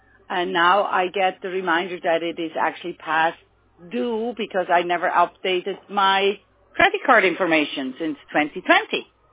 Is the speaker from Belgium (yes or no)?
no; German-speaking Switzerland, Switzerland; English is a second language; I am from the German part of Switzerland, but we speak Swiss.